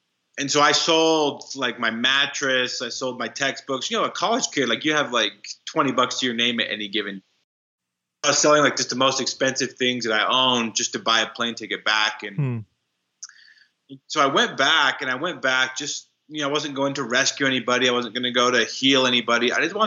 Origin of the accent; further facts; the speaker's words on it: Wyoming, United States; I grew up in Wyoming, and so it's two very different worlds